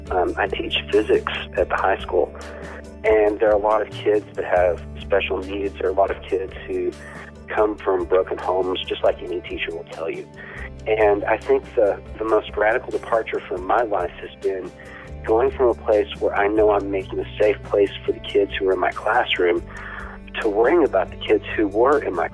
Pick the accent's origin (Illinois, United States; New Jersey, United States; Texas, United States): Texas, United States; Abilene; from Abilene, Texas.